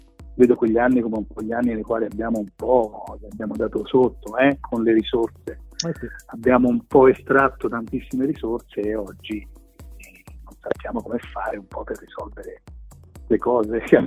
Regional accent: Castagnaio, Tuscany, Italy; al mio paesino, che è a Castagnaio, sul Monte Alinata in provincia di Siena

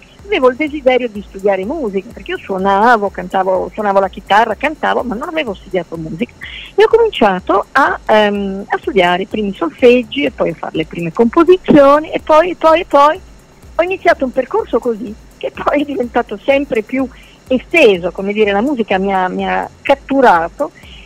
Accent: Bologna, Emilia-Romagna, Italy; Io sono bolognese di origine, vivo a Bologna

